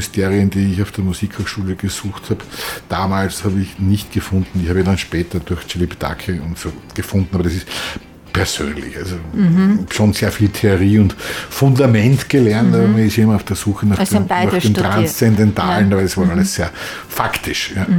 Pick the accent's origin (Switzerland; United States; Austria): Austria; Upper Austria; Man kriegt nämlich immer Bruckner eingeimpft als Oberösterreicher